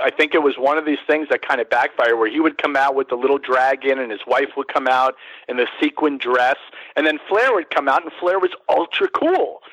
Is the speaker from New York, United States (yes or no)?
no; Florida, United States; You know, growing up in Florida, we actually saw this where the heel manager would come out in a tuxedo